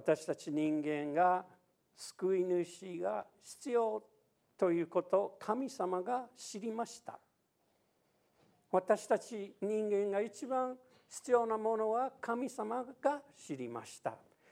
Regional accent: Louisiana, United States; Japanese is a second language; 私ルイジアナ出身ですけど、アメリカの南部の方ですけど、

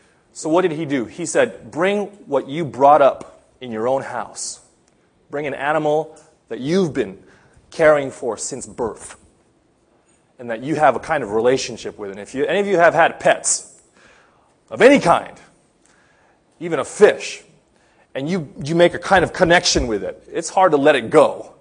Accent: Philippines; I went to the Philippines, to my hometown, and we went to the countryside

